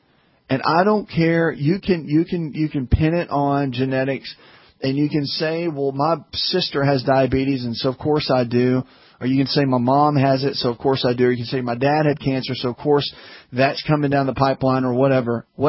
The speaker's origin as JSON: {"language": "English", "region": "the South", "country": "United States", "said": "Everybody puts on that smile, especially in the South. I'm from the South."}